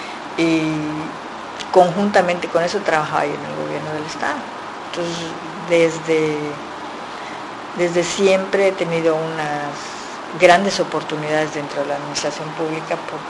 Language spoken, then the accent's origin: Spanish; Chetumal, Quintana Roo, Mexico; also born or lived in Yucatán; al llegar aquí a Chetumal, lógicamente mi tierra, mi Quintana Roo, pues yo nací, mis padres, mis abuelos.